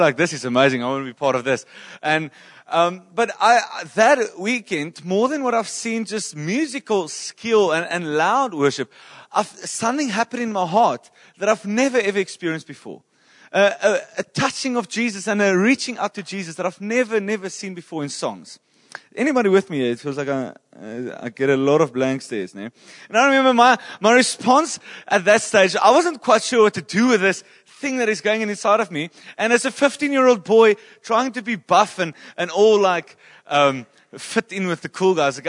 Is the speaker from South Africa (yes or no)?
yes; Bloemfontein, Free State, South Africa; originally I am from Bloemfontein, yes.